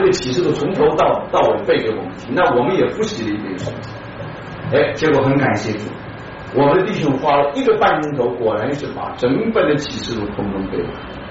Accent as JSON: {"language": "Chinese", "country": "Brazil", "said": "我们从我是从巴西来的"}